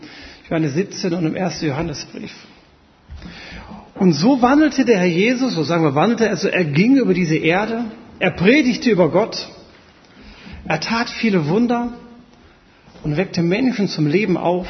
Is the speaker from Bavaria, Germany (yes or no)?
no; Gevelsberg, North Rhine-Westphalia, Germany; sondern ich komme aus Gevelsberg.